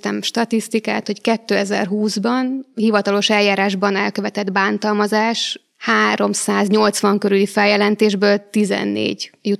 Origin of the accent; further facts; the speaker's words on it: Vojvodina, Serbia; moved away as an adult; now in Hungary; Vajdaságban születtem, és ott is éltem 18 éves koromig, csak egyetemre jöttem át Magyarországra, úgyhogy nekem az életemnek mindig is a szerves része volt tudni azt, hogy milyen egy kisebbség tagjaként létezni.